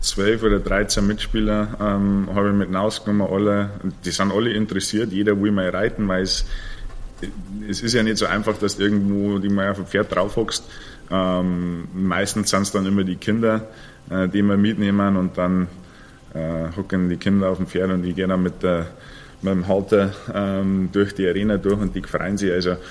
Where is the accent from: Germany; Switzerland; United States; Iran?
United States; Ich bin jetzt schon, ja, wie du gesagt hast, sehr lange herüben und ja, eigentlich so ein bisschen aufgewachsen in der USA.